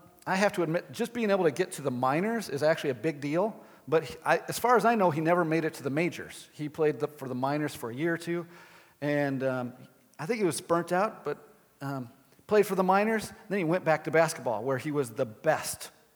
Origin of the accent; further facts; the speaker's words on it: Illinois, United States; I'm from Illinois, so best basketball player ever, Michael Jordan.